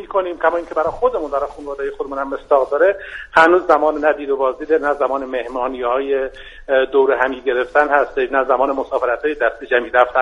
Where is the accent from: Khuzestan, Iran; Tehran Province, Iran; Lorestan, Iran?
Lorestan, Iran; من اهل لرستانم.